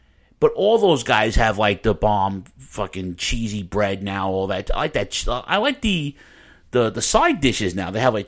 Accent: New York, United States; You know, I'm kind of spoiled with pizza because I'm from New York.

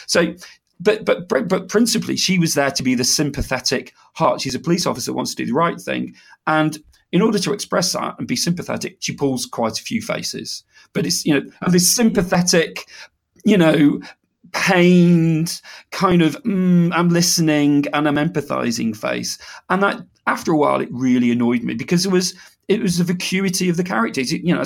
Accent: Beirut, Beirut Governorate, Lebanon; Well, I was brought up in Beirut, and nothing is ever made of that.

